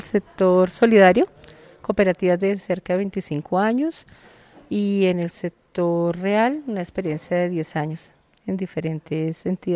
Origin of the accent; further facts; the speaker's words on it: Bogotá, Colombia; Hoy en día tengo 48 años. Soy bogotana, contadora pública con especialización en gerencia financiera. Me crié en el barrio El Galán.